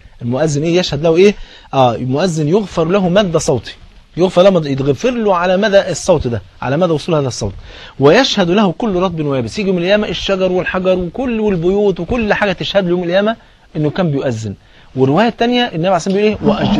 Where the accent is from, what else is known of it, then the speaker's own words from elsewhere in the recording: Egypt; حتى المثل عندنا في مصر بيقول ايه؟